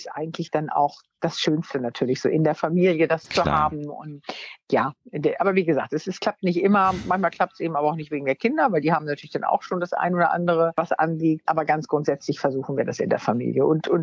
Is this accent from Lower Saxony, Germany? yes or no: yes; Wunstorf, Lower Saxony, Germany; weil ich bin aufs Gymnasium gegangen in Wunstorf, also da, wo ich herkomme, in Niedersachsen.